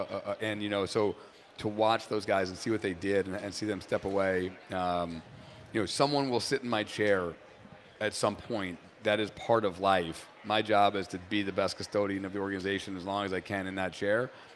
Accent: New Hampshire, United States; also born or lived in Boston; I was in Boston for a long time. I grew up in New Hampshire

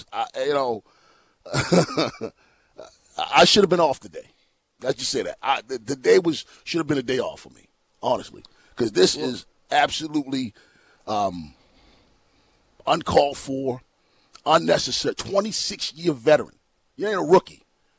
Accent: Baltimore, Maryland, United States; I grew up in West Baltimore, then went to Edmonds, Urban and Bel Air.

